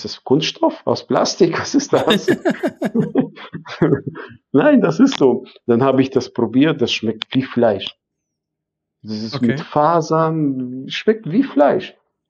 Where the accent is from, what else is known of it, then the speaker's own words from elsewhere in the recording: Emden, Lower Saxony, Germany; Aber für mich war Weihnachtsmarkt so, keine Ahnung, dieselben Buden wie bei uns in Emden.